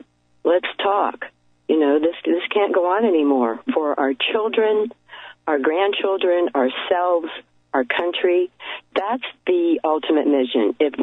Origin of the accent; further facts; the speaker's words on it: California, United States; When I myself personally picked up in California, I'm from California